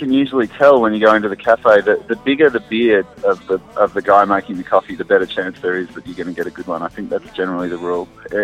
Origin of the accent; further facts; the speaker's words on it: Melbourne, Victoria, Australia; I used to joke, because I come from Melbourne, and I used to joke that you couldn't get good coffee outside of Melbourne